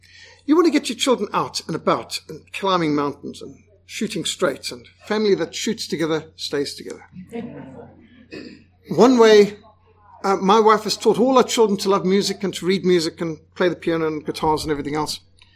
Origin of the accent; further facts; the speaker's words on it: Zimbabwe; I was brought up in Rhodesia.